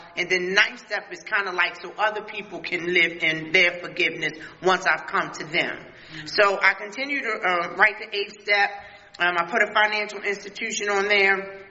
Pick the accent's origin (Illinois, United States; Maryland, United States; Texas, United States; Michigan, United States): Maryland, United States; Jarrettsville; I was raised in Harford County, right? I was raised in Harford County.